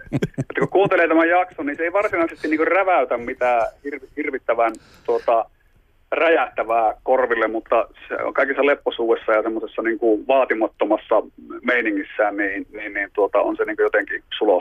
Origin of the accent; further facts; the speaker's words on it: Raahe, North Ostrobothnia, Finland; Joo, ja Raahestahan tässä ollaan itsekin.